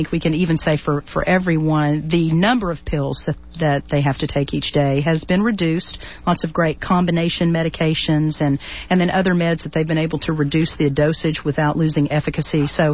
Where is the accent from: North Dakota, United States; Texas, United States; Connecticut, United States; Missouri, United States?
Texas, United States; Houston; also born or lived in Little Rock, Arkansas; But my family moved to Texas when I was about 3 or 4 years old. So I am very much a proud naturalized Texan. Have lived in Texas the rest of my life thus far. And grew up in Houston primarily in Spring Branch on the west side.